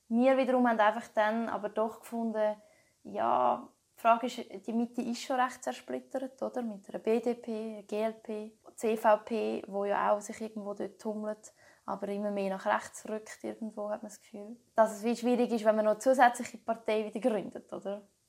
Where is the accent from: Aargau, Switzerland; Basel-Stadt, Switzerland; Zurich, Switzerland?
Zurich, Switzerland; Niederhasli; in dieser Gemeinde, in Niederhasli, wo ich aufgewachsen bin.